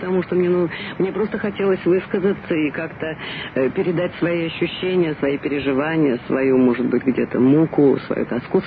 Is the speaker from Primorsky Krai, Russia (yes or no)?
no; Saint Petersburg, Russia; born there; now in Moscow, Russia; Я родилась в Ленинграде в семье актрисы Ленинградского театра комедии … Я окончила институт железнодорожного транспорта ЛИИШ по факультету моста и тоннеля. А потом волею судеб переехала в город Москву, где сейчас и живу